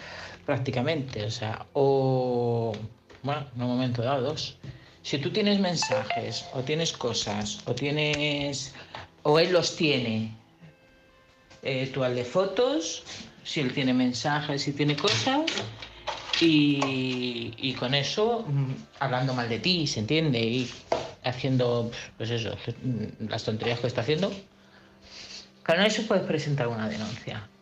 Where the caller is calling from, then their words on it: Madrid, Community of Madrid, Spain; de Madrid.